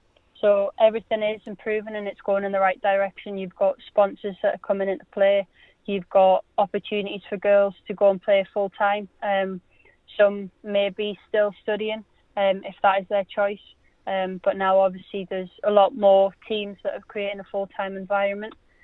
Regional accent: Durham, North East England, United Kingdom; I think you can obviously tell by my accent that I'm from Durham

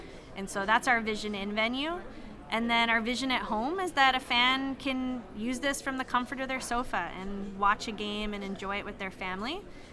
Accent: Canada; So my background, I grew up in Canada, and I worked in high-performance sport there.

